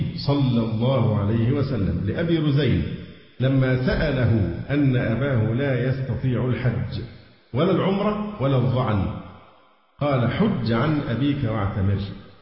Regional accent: Egypt; فحتى الان حالات عندنا في مصر والله الحمد طيبه جدا

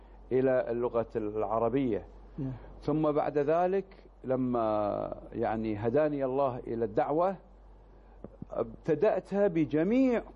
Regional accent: Kuwait; يعني العمل الخيري اللي موجود عندنا في الكويت

